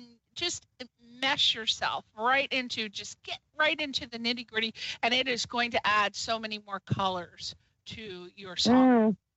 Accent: Connecticut, United States; Oh, okay, yeah, because I'm from Connecticut.

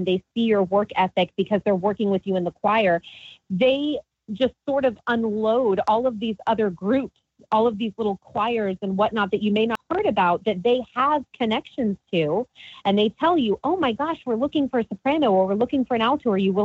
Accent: Savannah, Georgia, United States; You know, my hometown is Savannah, Georgia.

